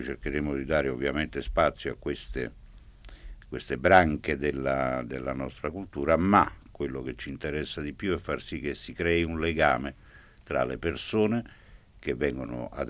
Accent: Naples, Campania, Italy; Sono napoletano

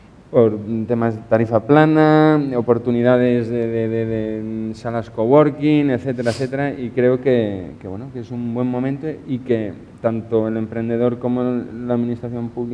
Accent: Novelda, Valencian Community, Spain; por lo menos de donde yo vengo, en Novelda, hay una cantidad de gente que sabe hacer de todo y con gracia y con arte.

